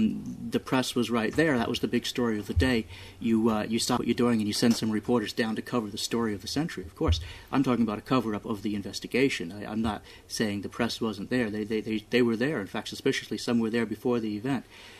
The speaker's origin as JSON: {"language": "English", "region": "New York", "country": "United States", "tie": "born or raised there", "said": "I'm actually from New York as a child. I watched the towers go up"}